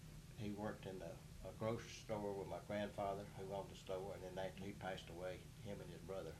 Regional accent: Marietta, Georgia, United States; born there; I was born in Marietta, Georgia.

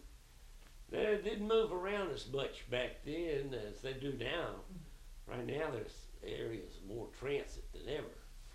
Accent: Roswell, United States; And you hardly ever saw that, you know, when I was growing up in the Roswell area.

